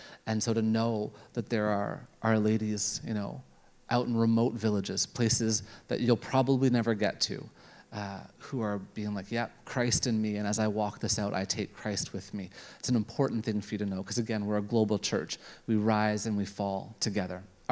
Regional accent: Canada; so I'm a Canadian driver, so I still somewhat follow rules.

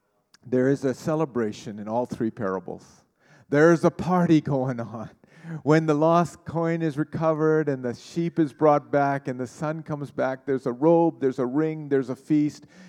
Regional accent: Pakistan; born there; moved away; I was born in Pakistan. I can find anything, especially a good deal on shoes.

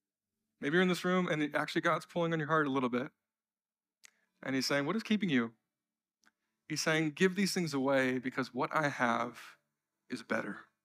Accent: Canada; even though we're Canadian and we have privacy issues.

